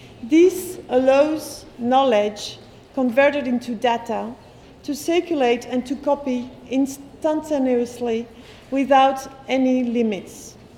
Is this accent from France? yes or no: yes; France; I come from France, from an organization called VECAM